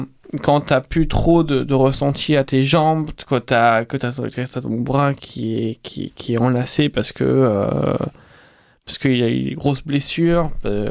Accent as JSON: {"language": "French", "town": "Rouen", "region": "Normandy", "country": "France", "lives_now": "Montpellier, France", "said": "Je viens du Nord, je viens de Rouen, donc en Haute-Normandie."}